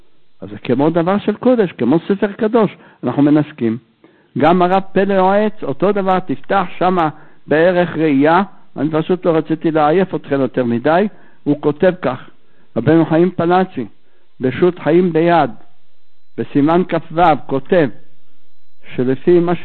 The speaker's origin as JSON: {"language": "Hebrew", "town": "Jerusalem", "region": "Jerusalem District", "country": "Israel", "tie": "born there", "said": "אני יליד ירושלים ואני לא יודע איפה זה."}